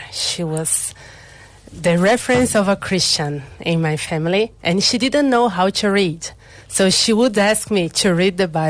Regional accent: Brazil; I'm from Brazil.

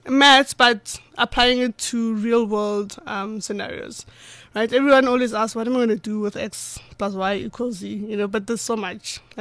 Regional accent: Pretoria, Gauteng, South Africa; I grew up in Pretoria, Atteridgeville. Nganako Pitori.

